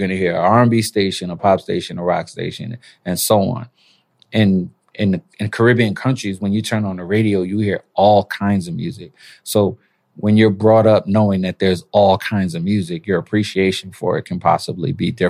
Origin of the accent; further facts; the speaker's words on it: Brooklyn, New York, United States; also born or lived in Panama; I'm a New Yorker. I'm a Brooklyn boy, but, you know, my legality. It was married. I was born in Panama, raised in Brooklyn.